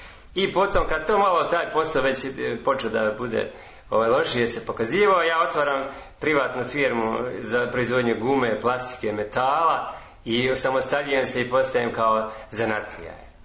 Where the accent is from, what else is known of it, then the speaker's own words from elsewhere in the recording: Makovište, Zlatibor District, Serbia; also born or lived in Belgrade; Ja sam rođen u Kosjeriću, selo Makovište, i završio sam tamo osnovnu školu. Otišao sam da se školujem, srednju školu sam završio u Beogradu, s građevinsku.